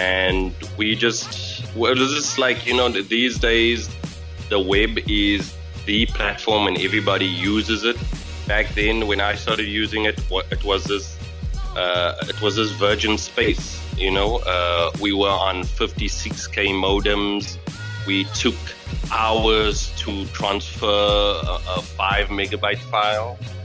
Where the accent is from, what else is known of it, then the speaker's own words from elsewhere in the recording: Port Elizabeth, Eastern Cape, South Africa; So even though I'm from South Africa, if I take it on further, I'm from the Eastern Cape. I'm from Port Elizabeth.